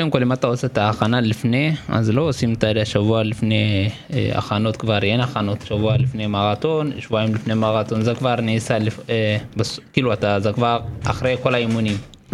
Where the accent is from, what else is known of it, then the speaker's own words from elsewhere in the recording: Eritrea; moved away; בכפר, איפה שגדלתי, אני ארתראי פליט, כמו שאתה יודע.